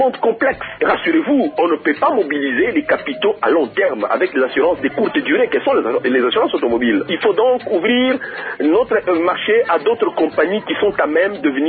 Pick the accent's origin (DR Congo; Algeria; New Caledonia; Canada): DR Congo; ici chez nous en République démocratique du Congo